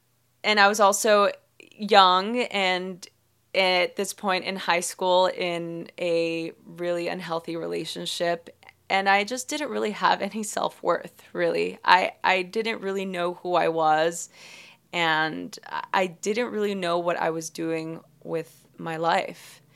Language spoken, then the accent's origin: English; Los Angeles, California, United States; I grew up in East LA, early 90s, where there was a lot of gang violence, and my family struggled to make ends meet.